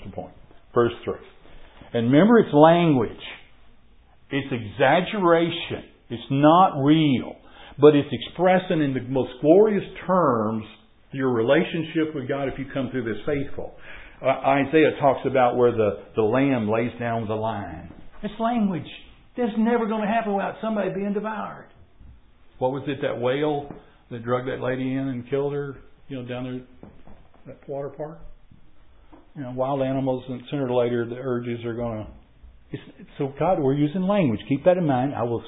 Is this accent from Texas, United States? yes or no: yes; Houston, Texas, United States; You grow up in the inner city. I grew up in Houston, Texas. The inner city is bad.